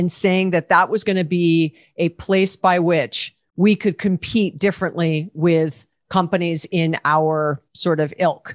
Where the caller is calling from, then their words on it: Los Angeles, California, United States; I am joining you from Los Angeles, California.